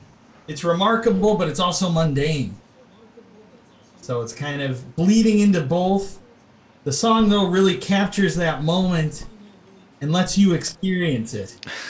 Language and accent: English; Chicago, Illinois, United States; I grew up in the Chicago area, so come on. Got to have a little love for the Chicago blues.